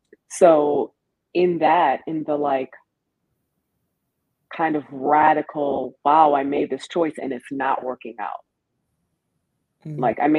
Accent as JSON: {"language": "English", "region": "Maryland", "country": "United States", "said": "And I'm a Maryland girl. I'm from Maryland."}